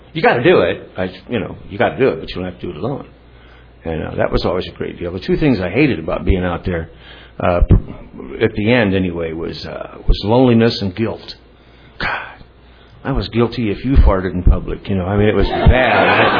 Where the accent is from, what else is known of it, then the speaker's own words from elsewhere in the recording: Ohio, United States; I come from a big family, and we're all from Ohio, and a little farming community, and lived on a couple hundred acres